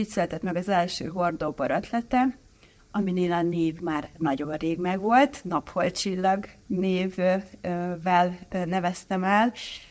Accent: Budapest, Hungary; also born or lived in Bačka Topola, Serbia; Én Topolyán születtem, nagyszüleim Szabadkán éltek, tehát megvolt ez a kötődés. A óvodáskorom óta Budapesten élünk, tehát nekem az otthonom Magyarország, Budapest

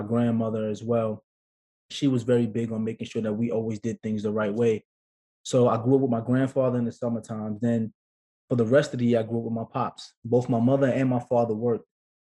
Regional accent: Brooklyn, New York, United States; because I grew up in Brooklyn, grew up in Flatbush, and every summer my parents used to send me to Morristown, Tennessee to stay with my grandparents

